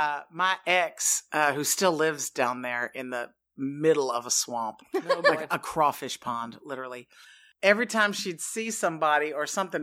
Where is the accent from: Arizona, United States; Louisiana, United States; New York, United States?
Louisiana, United States; Lake Charles; now in Santa Monica, United States; So I'm a comedian and an actor and a writer, and I'm from Lake Charles, Louisiana.